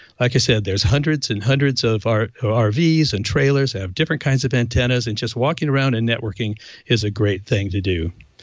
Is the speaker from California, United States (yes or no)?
yes; California, United States; No, I'm from California, but I went to the University of Florida to get one of my degrees.